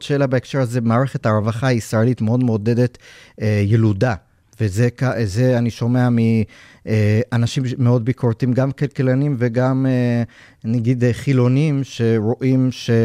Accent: New York, United States; אני גדלתי בניו יורק בברוקלין, והיה לנו בקהילה חרדית

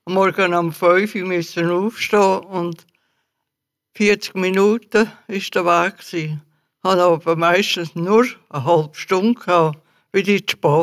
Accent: Hägglingen, Aargau, Switzerland; Ich bin immer in Häckeligen aufgewachsen, bin dort in die Schule gegangen. Und das ist ein kleines Dorf. Aber es ist schön.

